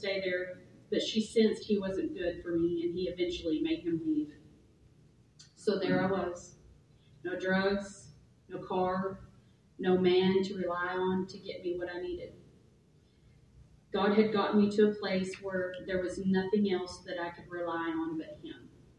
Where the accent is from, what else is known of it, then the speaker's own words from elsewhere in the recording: Cedarville, Arkansas, United States; I managed to talk the person I was with into heading up to my hometown, Cedarville.